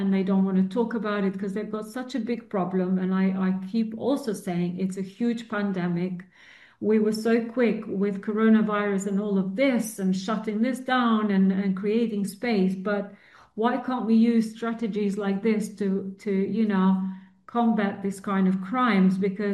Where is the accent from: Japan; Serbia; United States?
Serbia; Central Serbia; I speak Serbian fluently. I read, I write everything because I grew up in Serbia, and then I also speak Albanian, which is it's what is spoken in Kosovo.